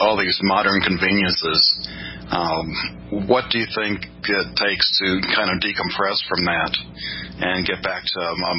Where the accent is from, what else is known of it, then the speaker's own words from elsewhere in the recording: Texas, United States; I grew up in Southeast Texas, and my second assignment in the Air Force was in Germany